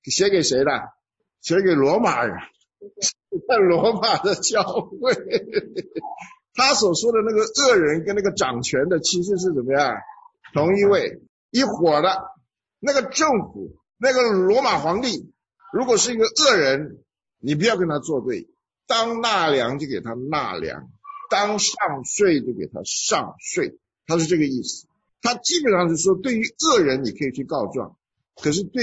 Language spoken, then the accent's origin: Chinese; China; 这个我们中国人喜欢讲的什么